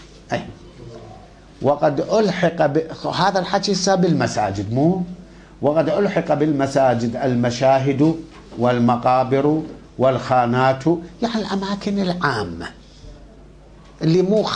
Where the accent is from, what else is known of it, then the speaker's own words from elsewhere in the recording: Iraq; الحصير نوعان احنا كان عندنا بالعراق